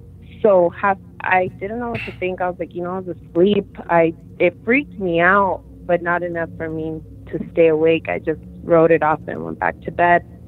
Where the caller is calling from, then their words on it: Yuma, Arizona, United States; I'm calling from Yuma, Arizona.